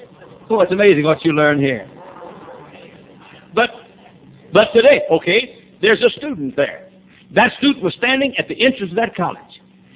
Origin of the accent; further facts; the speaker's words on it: the South, United States; I'm sorry, I'm a Southerner.